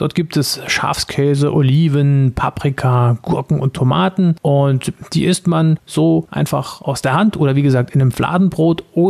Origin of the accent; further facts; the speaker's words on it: Germany; now in France; Ich wohne seit vielen Jahren jetzt schon in Frankreich und als Deutscher